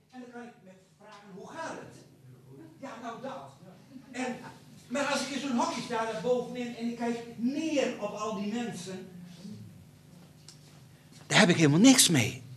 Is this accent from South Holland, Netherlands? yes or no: no; Winschoten, Groningen, Netherlands; in Oost-Groningen, waar ik vandaan kom, ik kom uit Winschoten